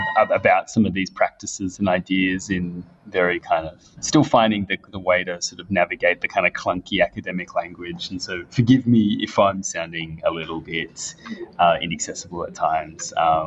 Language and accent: English; Redfern, New South Wales, Australia; both growing up in Redfern, living on the block, going to Murrawina